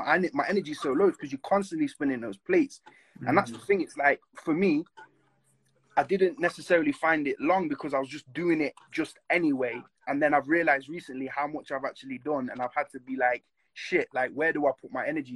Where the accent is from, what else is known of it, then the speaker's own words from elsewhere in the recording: Nottingham, East Midlands, United Kingdom; like I'm from Nottingham, and then not being from London, and then not being from the States